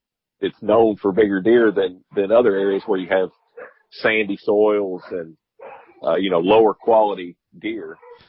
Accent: Kentucky, United States; I'm originally from Kentucky, so known for, you know, a little bit bigger bucks

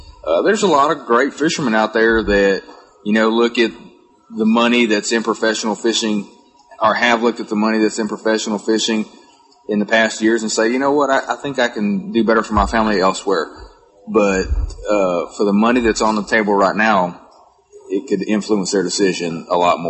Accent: Texas, United States; Growing up in Texas and around tournament fishing, that's really all I've ever known from the time I was 13 on. Now we reside in East Texas, down at Lake Sam Rayburn

